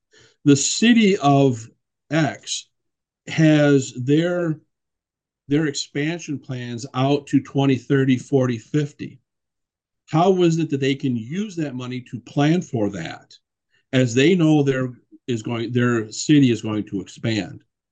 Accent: Flint, Michigan, United States; I grew up in Flint, Michigan.

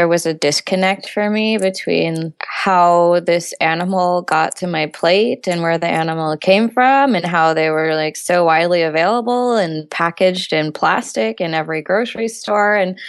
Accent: Houston, Texas, United States; I grew up in very urban America. So no, not at all. I grew up in Houston, Texas, and we didn't really go out into nature much.

